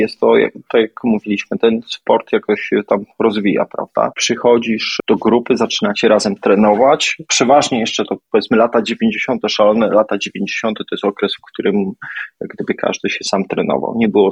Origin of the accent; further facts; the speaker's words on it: Kraków, Lesser Poland, Poland; miałem to szczęście, że ja jestem z Krakowa